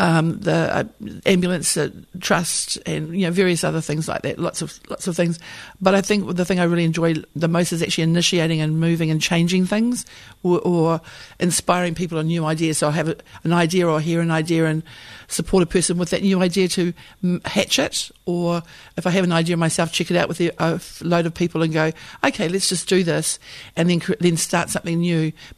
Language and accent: English; Auckland, New Zealand; now in Port Waikato, New Zealand; I've always grown up in business. I'm from West Auckland. Came to Franklin, which now morphed into Waikato. Absolutely love the place. I feel like it's my home. We live as I said, Port Waikato in the Rawa.